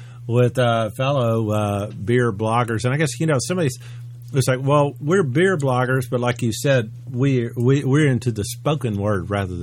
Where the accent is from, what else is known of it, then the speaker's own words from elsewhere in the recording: Memphis, Tennessee, United States; I'm from Memphis.